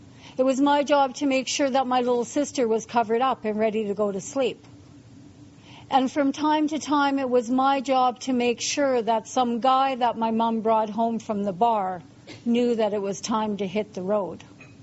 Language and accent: English; Edmonton, Alberta, Canada; born there; I was born in Edmonton to a family of two alcoholic parents.